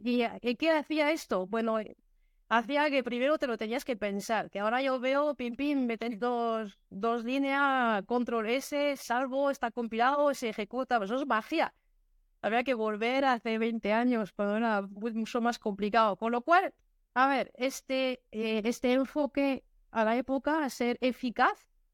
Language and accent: Spanish; France; Spanish is a second language; En 92 terminé la carrera, ¿no? En Francia, eso. Soy francesa de origen, se oye seguro